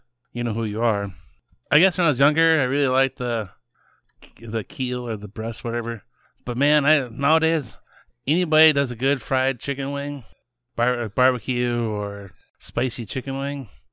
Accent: Minnesota, United States; It's made right down by my hometown.

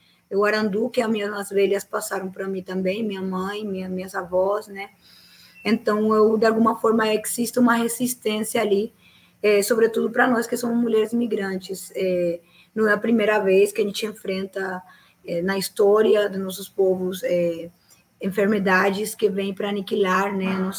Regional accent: Pará, Brazil; born there; como a gente chama, no Pará, lá onde eu nasci

